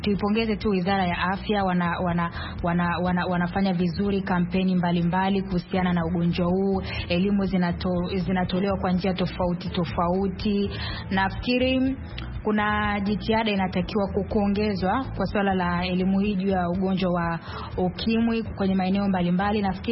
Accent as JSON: {"language": "Swahili", "region": "Dodoma", "country": "Tanzania", "said": "natoka Dodoma."}